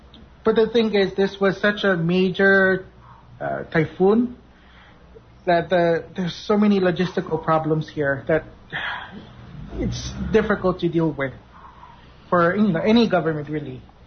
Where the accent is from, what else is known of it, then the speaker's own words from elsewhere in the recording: Papakolea, Hawaii, United States; now in Philippines; I'm part Filipino, part Hawaiian. I grew up in Papakolea.